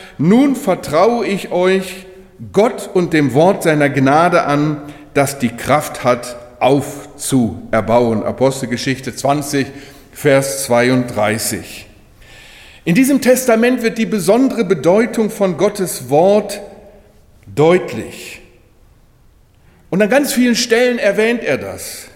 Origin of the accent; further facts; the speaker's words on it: Germany; auch gerade in meinem Heimatland Deutschland, eine Entchristlichung.